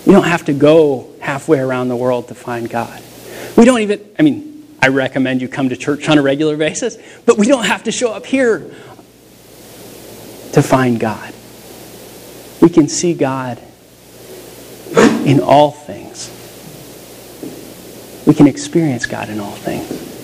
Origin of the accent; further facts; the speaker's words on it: Denver, Colorado, United States; I grew up in Denver.